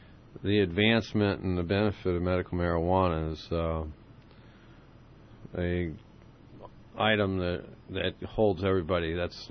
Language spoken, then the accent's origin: English; Pennsylvania, United States; I'm from Pennsylvania, right? Where you go back in our backyard and go hunting when I was a kid.